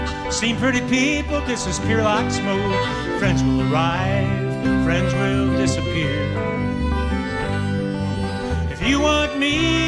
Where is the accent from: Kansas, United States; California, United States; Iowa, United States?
Iowa, United States; I'm from Iowa.